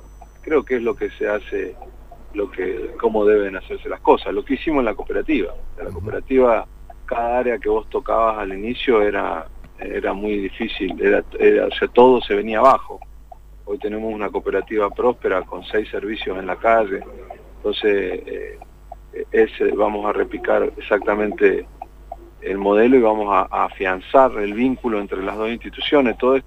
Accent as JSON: {"language": "Spanish", "country": "Argentina", "said": "no somos una isla, no somos Kelper, somos argentinos"}